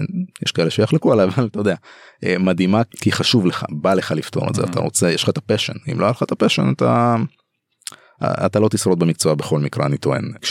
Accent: Ashdod, Southern District, Israel; אני אשדודי אגב, אז קומיות לעבודה בימים סבירים ברכבת שעה ומשהו

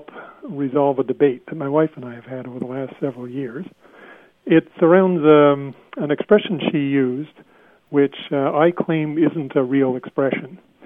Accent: Canada; Yes, we're both not from Kingston, but from Canada

